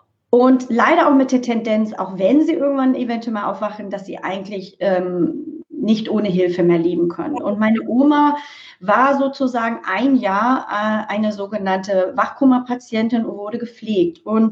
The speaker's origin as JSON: {"language": "German", "region": "Bremen", "country": "Germany", "tie": "born or raised there", "said": "Jahrgang 73, geboren und aufgewachsen in Bremen, Abitur gemacht, dann mit der Idee, mal später Medizin zu studieren, nach Würzburg an die Uniklinik und bin Krankenschwester geworden."}